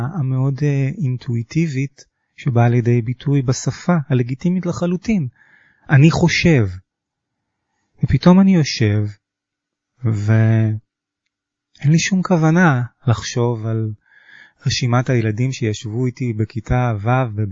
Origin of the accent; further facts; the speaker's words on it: Holon, Tel Aviv District, Israel; also born or lived in Kfar Saba; שנולדתי לפני כך וכך, 48 כמעט שנים בכפר סבא, גדלתי בחולון